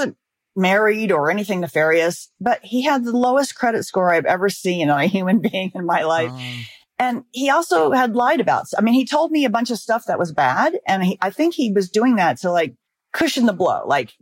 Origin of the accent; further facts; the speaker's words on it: Los Angeles, California, United States; and I'm from Los Angeles, so I'm really, really skeptical of everybody.